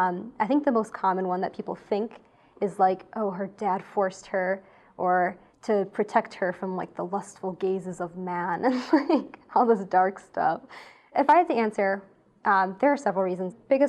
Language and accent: English; United States; But I grew up in America, and like I wear jeans, you know